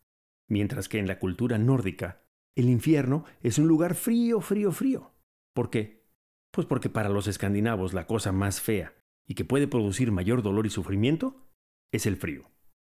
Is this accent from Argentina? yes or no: no; Mexico City, Mexico; Como mexicano y como oriundo de la Ciudad de México, puedo decir que no todos los capitalinos somos como nos pintan.